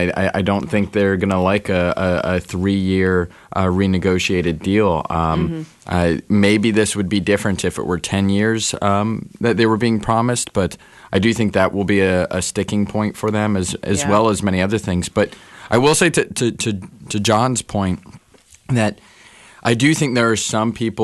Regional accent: Jacksonville, Florida, United States; I mean, I grew up in Jacksonville. I grew up in the Coughlin era, so I was very glad to see Coach Coughlin coming home.

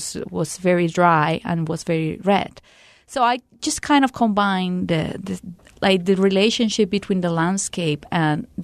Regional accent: Colombia; Mom, I'm from Colombia. I'm never afraid of violence.

